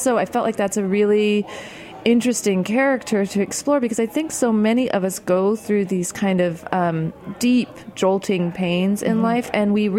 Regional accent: New Mexico, United States; You know, because we're from New Mexico, and there were, like, yeah. four other Indians.

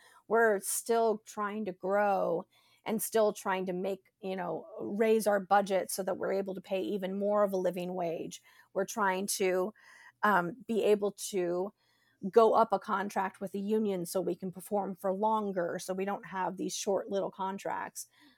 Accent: San Diego, California, United States; I'm from California originally, although prior to the age of 8, I traveled around all over the place because my father was in the military, mm-hmm. but we settled in California when I was 8.

